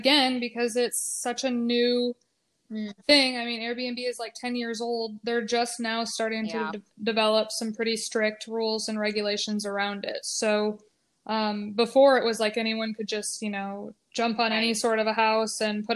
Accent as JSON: {"language": "English", "region": "Michigan", "country": "United States", "tie": "born or raised there", "lives_now": "Texas, United States", "said": "we live in Texas now, but we grew up in just outside of Grand Rapids."}